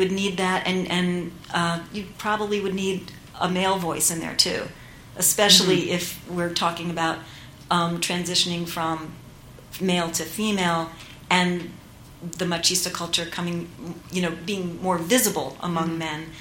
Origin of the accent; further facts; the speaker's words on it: New York, United States; And I'm a Jew-Rican, so my mom was Puerto Rican, my father was Jewish, and I grew up in New York